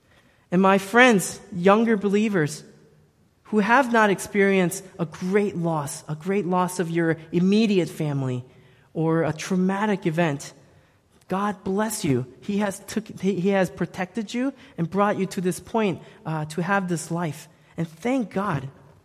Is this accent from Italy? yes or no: no; South Korea; When I was a young boy growing up in Korea, at 8 years of age, I lost my father.